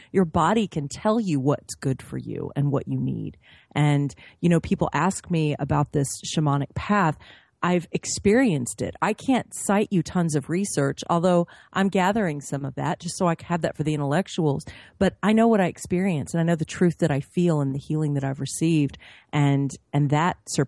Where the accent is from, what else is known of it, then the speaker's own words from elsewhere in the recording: Texas, United States; going to Peru to work with the shaman when I was raised in Texas in the Bible Belt was a huge obstacle right there.